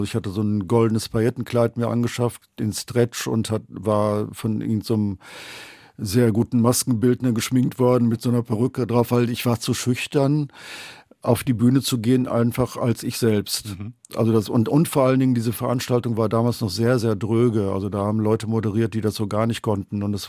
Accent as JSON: {"language": "German", "region": "North Rhine-Westphalia", "country": "Germany", "tie": "born or raised there", "said": "Weil ich bin aufgewachsen in Ostwestfalen auf dem Dorf und kannte es nicht anders."}